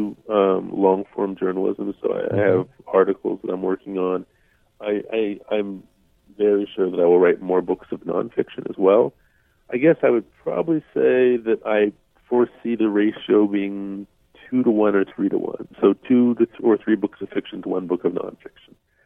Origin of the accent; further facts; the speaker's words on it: Virginia, United States; And I grew up mostly in Virginia and saw a lot of racism and a lot of violence, too, as a kid.